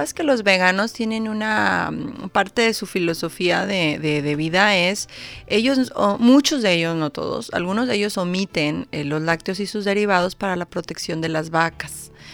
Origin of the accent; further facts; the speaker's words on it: Monterrey, Nuevo León, Mexico; para empezar, como buena regia